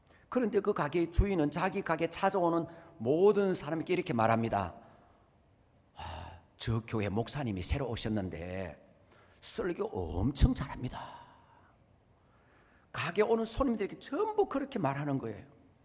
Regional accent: Miryang, South Gyeongsang, South Korea; 왜냐하면 저 고향이 미량이거든요.

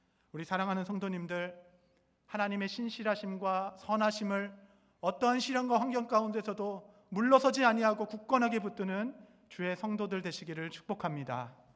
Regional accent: Seoul, South Korea; 저는 유년 시절을 서울에서 보냈습니다.

